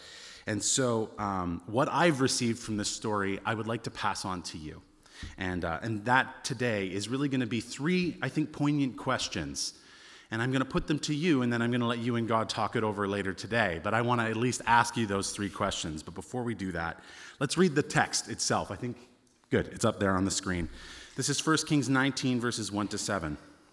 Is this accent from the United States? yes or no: no; Canada; I say, actually, I'm from Canada.